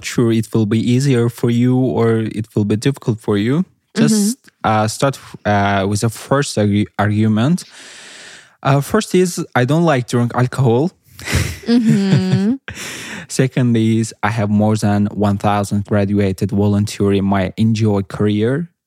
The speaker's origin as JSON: {"language": "English", "region": "Baku", "country": "Azerbaijan", "second_language": "English", "said": "I'm from Azerbaijan, especially from the Baku. I did my bachelor degree in international relations at Baku State University."}